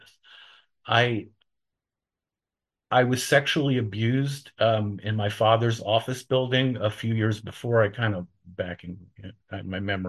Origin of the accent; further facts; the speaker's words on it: New York, United States; I grew up in New York. I was born in 1955, so I'm going to be 70 next month.